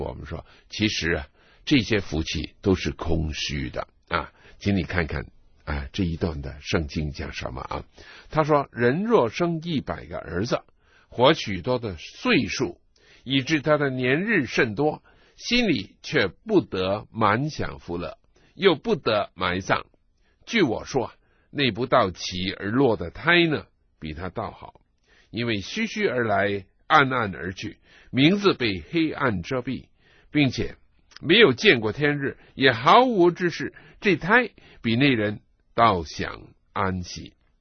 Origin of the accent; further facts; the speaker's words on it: China; 我们中国人说百子千孙，